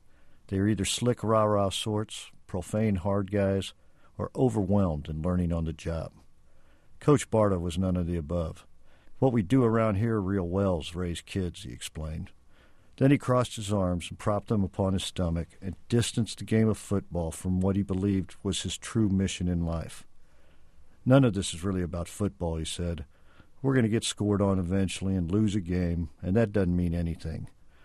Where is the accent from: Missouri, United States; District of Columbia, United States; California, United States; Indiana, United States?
Missouri, United States; Kansas City; I'm a son of the Midwest. I'm from Kansas City. And I had been away a long time.